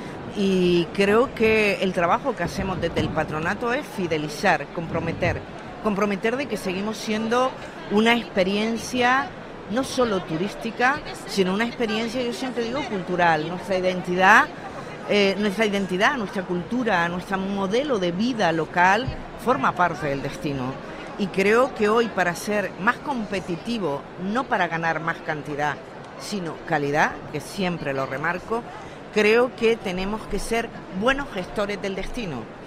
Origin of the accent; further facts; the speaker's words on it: Canary Islands, Spain; cómo somos los majoreros